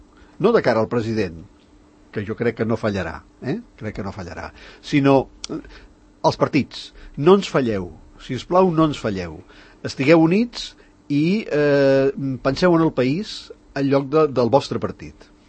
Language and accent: Catalan; Catalonia, Spain; i com que som catalans i no hi ha manera d'arribar a la resolució